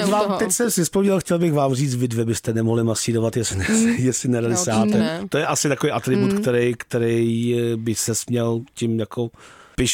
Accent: Prague, Czechia; vždycky, když jsem byl malý, vyrůstal jsem tady v Praze

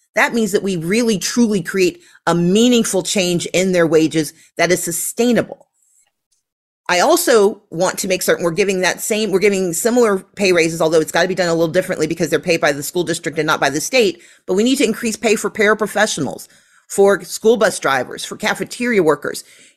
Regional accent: Mississippi, United States; Now, I grew up in Mississippi.

